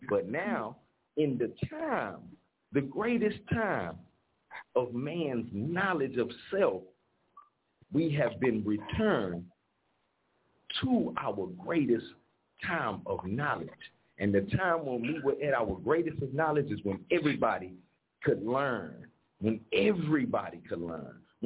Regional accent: Texas, United States; Just because I'm from Texas, that don't mean when you send me to New York, I'm going to stop eating.

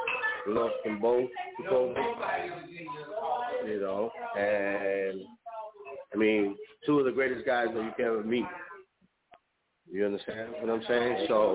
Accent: New York City, New York, United States; We're originally from Brooklyn in the Bronx, and we're celebrating two of our brothers, two of our fallen brothers.

